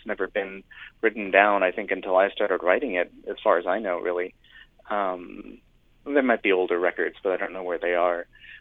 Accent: Hoonah, Alaska, United States; I'm Klingit. I'm a raven from the Desitan clan. I'm a child of the Chukanedi. I'm a grandchild of the Kagwantan. I'm from the village by the cliff called Drum. I'm from the Lee of the North Wind people's territory, now living in exile. Today people call that Huna, Alaska.

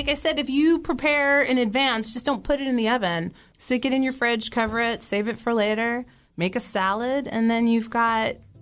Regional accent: New Hyde Park, New York, United States; I grew up in New Hyde Park on Long Island and Umberto's is like where we go.

